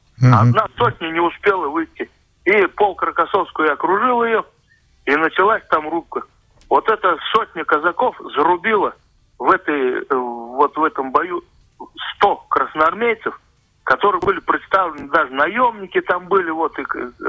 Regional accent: Buryatia, Russia; Мы, джединцы, отличаемся от всех. Кяхтинцы, джединцы, вот. Мы-то действительно настоящие казаки.

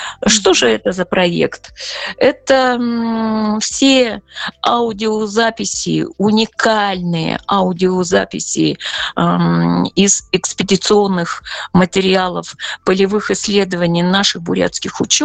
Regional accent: Ulan-Ude, Buryatia, Russia; born there; Мои родители родом из Качугского района Иркутской области, но родилась я в Улан-Удэ.

